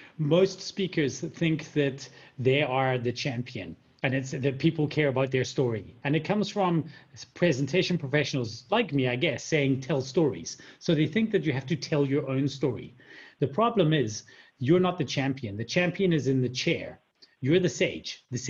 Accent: Scotland, United Kingdom; now in South Africa; Now, I'm from Scotland, but live in South Africa.

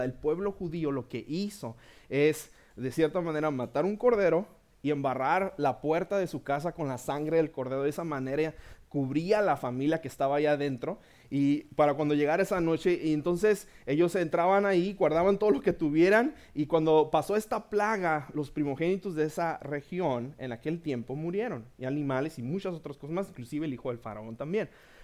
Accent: Tijuana, Baja California, Mexico; Nosotros somos de Tijuana. Crecimos en Tijuana. Nacimos en Tijuana.

